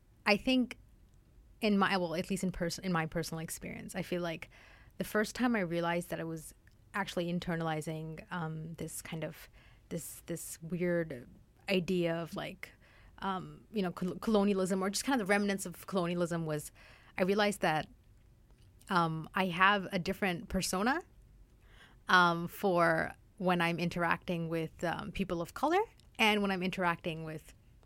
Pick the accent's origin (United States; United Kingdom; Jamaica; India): India; Like I'm as Indian as Indian can be.